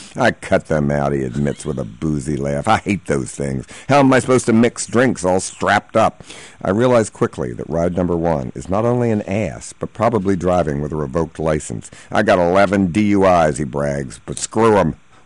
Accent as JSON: {"language": "English", "town": "Baltimore", "region": "Maryland", "country": "United States", "said": "they said, where are you from, sir? And I said, Baltimore, and then they knew it was me."}